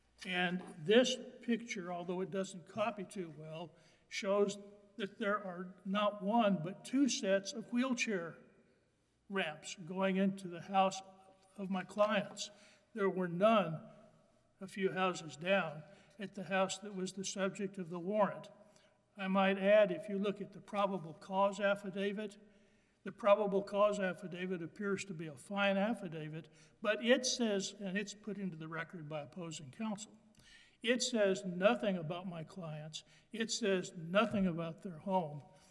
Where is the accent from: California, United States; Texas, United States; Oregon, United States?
Texas, United States; Fort Worth; from Fort Worth, Texas.